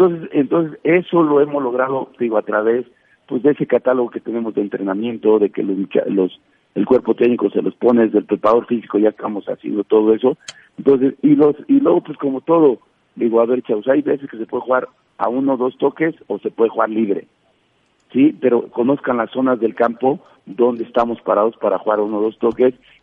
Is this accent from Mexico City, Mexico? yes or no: yes; Culhuacán, Mexico City, Mexico; vengo de barrio, soy de Culhuacán, Iztapalapa